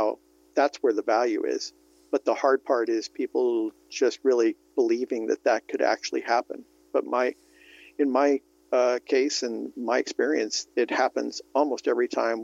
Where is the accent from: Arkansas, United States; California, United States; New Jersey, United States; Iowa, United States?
California, United States; also born or lived in Vermont; Born and raised in California. I did go back east to college at Middlebury College in Vermont, but found my way back to California pretty darn quick.